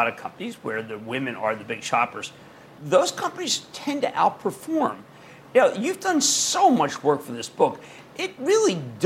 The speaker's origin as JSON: {"language": "English", "region": "New Jersey", "country": "United States", "tie": "born or raised there", "said": "Let's go to Kush in my home state of New Jersey."}